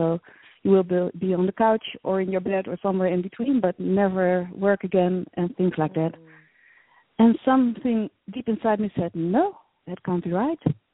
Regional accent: Netherlands; English is a second language; I'm Dutch, I must say, because you probably can hear it in my accent, but I'm Dutch. I'm from the Netherlands in Europe.

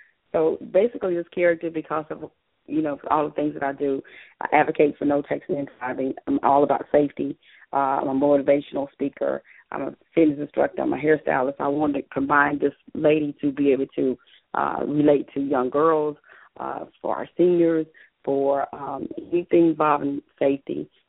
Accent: North Carolina, United States; Originally, I'm from North Carolina. I'm the youngest of six.

